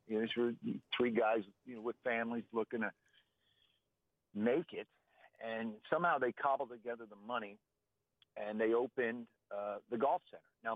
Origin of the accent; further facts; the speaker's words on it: Allentown, Pennsylvania, United States; when I was a kid growing up in Allentown, we always heard, I was born in 1960